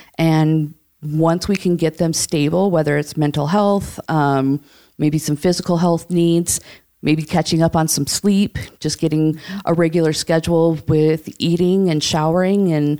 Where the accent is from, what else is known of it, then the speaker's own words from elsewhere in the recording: Sioux City, Iowa, United States; moved away as an adult; So actually, I was born and raised in Sioux City. After high school, I left for the military, and I worked in a primarily male field doing satellite communications.